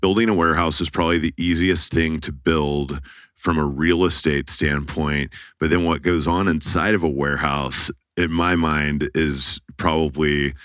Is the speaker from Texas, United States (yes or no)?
yes; Dallas, Texas, United States; So you hear about that growing up in Dallas